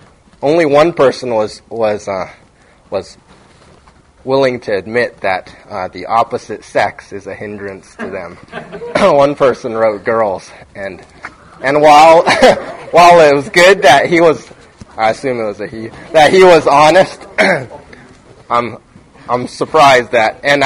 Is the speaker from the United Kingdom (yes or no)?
no; Seattle, Washington, United States; I grew up in Seattle, so we went to the Kingdom a lot to watch a lot of Mariner games.